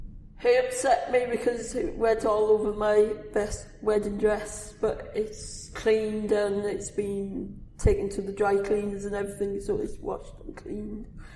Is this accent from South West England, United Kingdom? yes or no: no; Gresford, Wales, United Kingdom; I'm from Greswold in Wrexham.